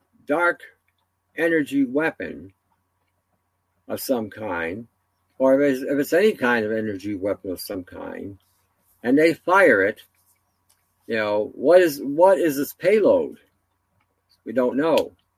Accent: Canada; Maybe it's because I'm Canadian.

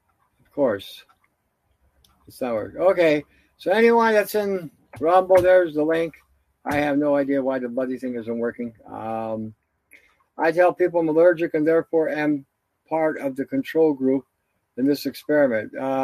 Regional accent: Canada; Oh, listen, we're from Canada.

